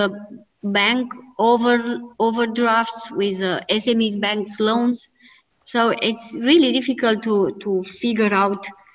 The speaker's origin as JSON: {"language": "English", "country": "Romania", "said": "At least in my country, I'm from Romania."}